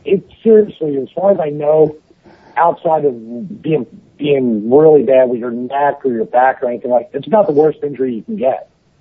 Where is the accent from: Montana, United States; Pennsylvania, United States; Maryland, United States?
Pennsylvania, United States; Philadelphia; I'm 40 years old. I grew up in Philadelphia.